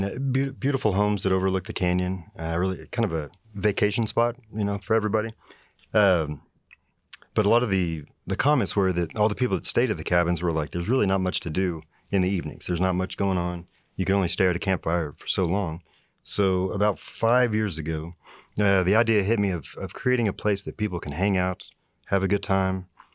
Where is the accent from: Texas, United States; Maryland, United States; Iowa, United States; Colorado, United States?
Texas, United States; Amarillo; I was born and raised in Amarillo. I did go to school in Lubbock for a little bit, but I came back to WT